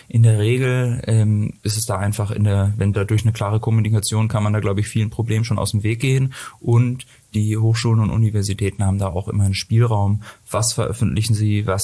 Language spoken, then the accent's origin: German; Hamburg, Germany; now in Karlsruhe, Germany